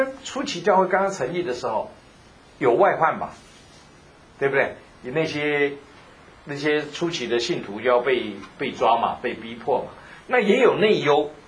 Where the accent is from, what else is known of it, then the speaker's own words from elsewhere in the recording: China; 我们为了建造使我们中国人在这里有一个有一个团契比较温暖，很多人刚刚到教会就是我要找一个中国人的地方啊